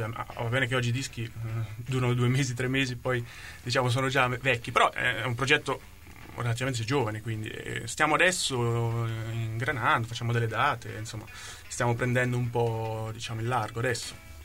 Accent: Ancona, Marche, Italy; il nome perché siamo di Ancona, volevamo dare insomma un nome che riportasse alle radici

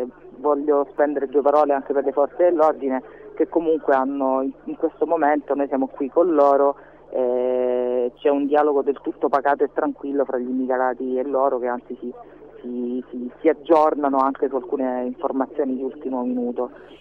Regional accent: Calabria, Italy; lo dico in quanto calabrese

